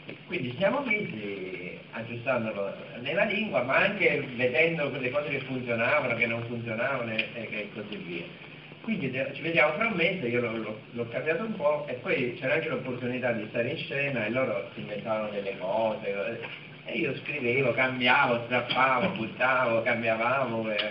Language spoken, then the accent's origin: Italian; Naples, Campania, Italy; Allora l'ho riscritto in napoletano, dico forse in napoletano mi viene meglio l'ironia, essendo napoletano riesco a tirare fuori anche le cose così.